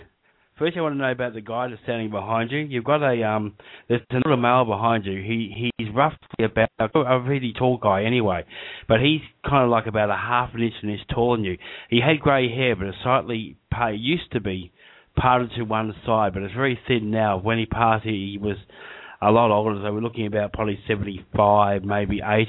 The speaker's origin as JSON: {"language": "English", "region": "Western Australia", "country": "Australia", "said": "I'm from Australia, Western Australia."}